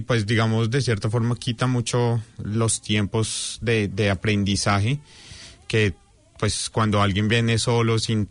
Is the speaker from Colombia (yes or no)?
yes; Colombia; Como nosotros como colombianos solo tenemos dos opciones, que es venir como estudiantes o como turistas